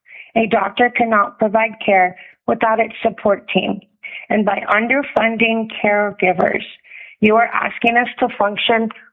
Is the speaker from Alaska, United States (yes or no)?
yes; Big Lake, Alaska, United States; I'm from Big Lake, and I've been a caregiver for 23 years.